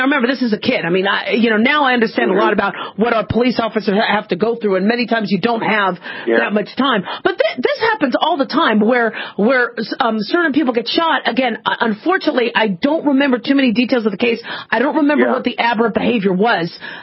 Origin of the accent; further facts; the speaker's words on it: Arizona, United States; I remember growing up in Arizona